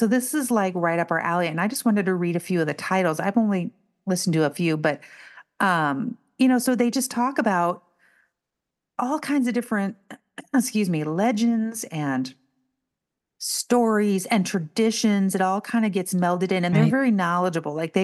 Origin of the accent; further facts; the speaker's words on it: St. Louis, Missouri, United States; We actually did something similar growing up on the street where I grew up here in St. Louis.